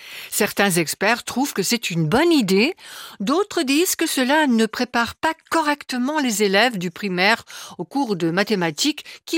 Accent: Saarland, Germany; Aussi chez nous, en Sarre, il y a des personnages particuliers au feu rouge pour piétons.

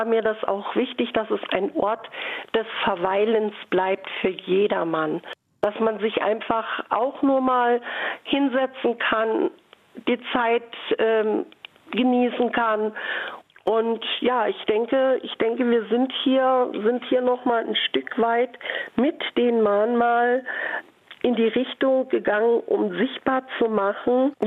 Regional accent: Germany; Wissen Sie, in erster Linie sind wir Deutsche.

